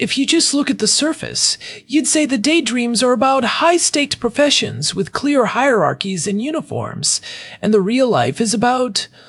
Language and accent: English; Ireland; now in Israel; I grew up in Ireland, though I immigrated to Israel 10 years ago.